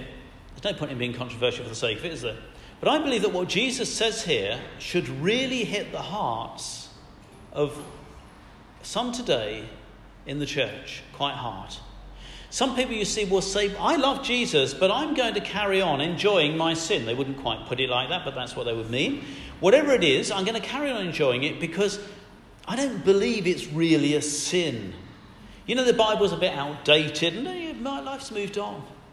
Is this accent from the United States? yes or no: no; United Kingdom; We're British. We don't do excitement too much.